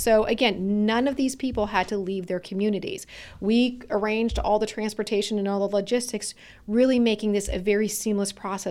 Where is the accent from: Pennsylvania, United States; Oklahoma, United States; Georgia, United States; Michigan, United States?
Pennsylvania, United States; Erie; I was born and raised here in the Erie community, and I am very vested in, you know, our population here